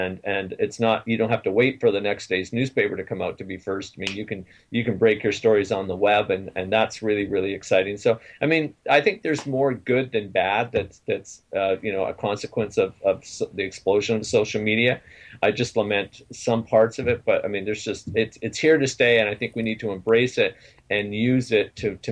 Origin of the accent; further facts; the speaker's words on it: Sarnia, Ontario, Canada; I'm from Sarnia, Ontario.